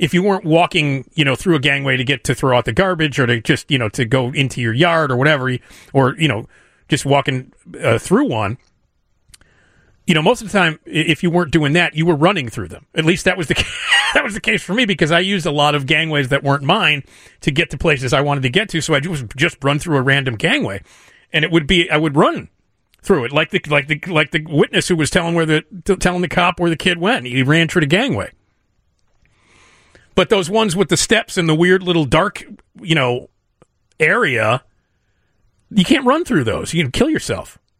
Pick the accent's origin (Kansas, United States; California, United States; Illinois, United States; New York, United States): Illinois, United States; Chicago; I grew up in the city. I grew up, you know, I grew up on Addison, six blocks from Wrigley. That's where I grew up. And I've never lived anywhere but the city.